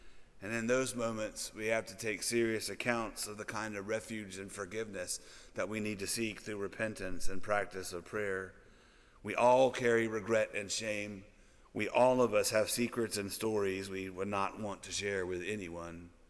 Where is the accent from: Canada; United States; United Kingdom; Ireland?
United States; Louisiana; So I grew up in Louisiana, but my parents now live in Central Arkansas.